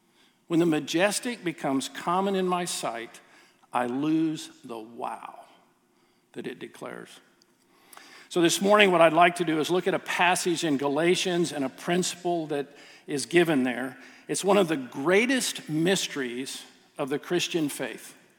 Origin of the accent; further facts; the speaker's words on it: Oregon, United States; I recognized that I grew up in Oregon. And if you haven't been in Oregon, in the Willamette Valley, it is absolutely beautiful.